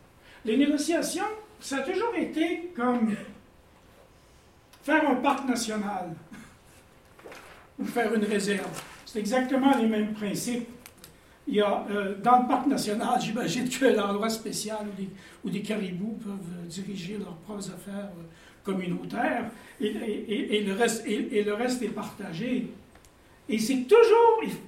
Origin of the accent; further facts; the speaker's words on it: Canada; Moi, je parle en tant que Canadien aussi, là.